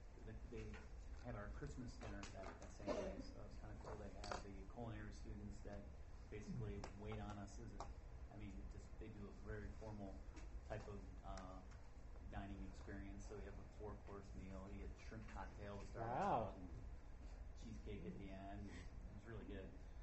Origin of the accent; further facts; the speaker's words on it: Ashtabula, Ohio, United States; I grew up in Ashtabula and we had oil wells out there